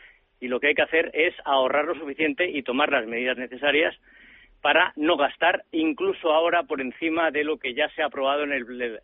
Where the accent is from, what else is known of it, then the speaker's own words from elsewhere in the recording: Spain; yo como español